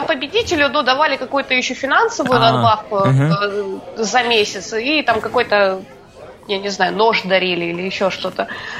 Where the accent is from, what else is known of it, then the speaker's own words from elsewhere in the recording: Republic of Karelia, Russia; Учитывая, что я сама из Карелии, то бишь, ну, я севернее Петербурга родилась